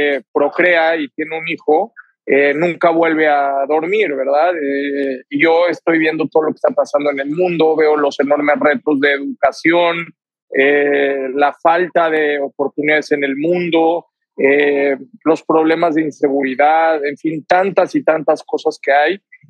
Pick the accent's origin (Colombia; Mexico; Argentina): Mexico; soy mexicano